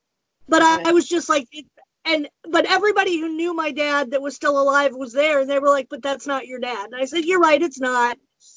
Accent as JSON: {"language": "English", "region": "Pennsylvania", "country": "United States", "tie": "born or raised there", "said": "I live in Harrisville, Pennsylvania, which is about 45 minutes away from my hometown. We're 45 minutes south of my hometown."}